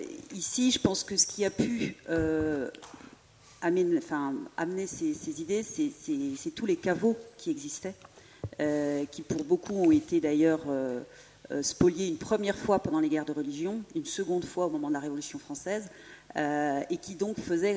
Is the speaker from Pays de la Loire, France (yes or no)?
yes; Le Mans, Pays de la Loire, France; moi je suis originaire du Mans